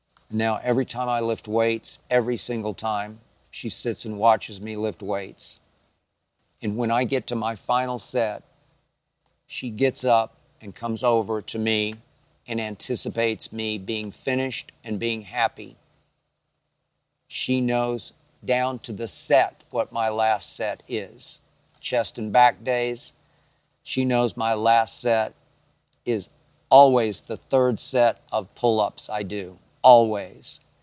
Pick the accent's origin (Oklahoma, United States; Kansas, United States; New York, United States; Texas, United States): Oklahoma, United States; Oklahoma City; I was never loved as a kid growing up in Oklahoma City.